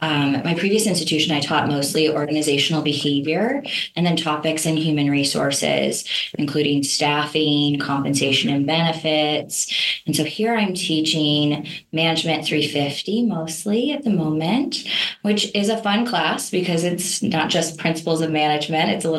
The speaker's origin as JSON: {"language": "English", "town": "Agoura Hills", "region": "California", "country": "United States", "tie": "born or raised there", "also_born_or_lived": "Burbank", "said": "I grew up in the greater Los Angeles area."}